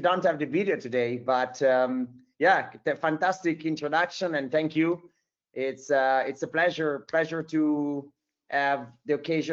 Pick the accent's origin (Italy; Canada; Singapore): Italy; northern Italy; English is a second language; moved away; So I'm originally from Italy. So lived in many countries in my life, but born and raised up in the north of Italy, very close to the border between Italy and Switzerland.